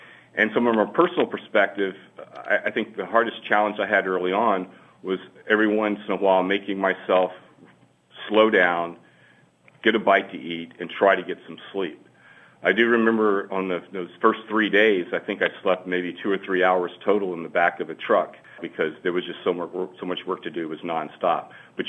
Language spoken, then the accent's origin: English; Louisiana, United States; Well, Louisiana is my home. I'm born and raised in Louisiana. My office was in New Orleans, Louisiana.